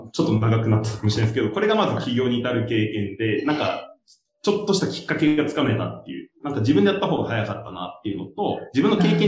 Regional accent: Okinawa, Japan; もともと僕は沖縄出身で

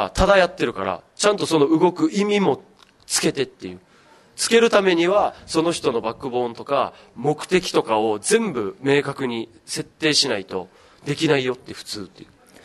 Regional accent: Okinawa, Japan; accent: Okinawan; まあ、そんなに沖縄訛りがないっていうのもあるんですけど、うん、気づかないところで訛ってたりとかして笑われるっていうのです

